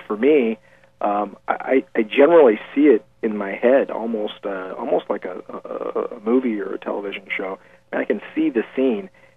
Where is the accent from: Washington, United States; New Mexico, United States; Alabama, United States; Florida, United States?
Washington, United States; Spokane; I grew up here in Deer Park in Spokane. Spent a few years in the military in the intelligence field.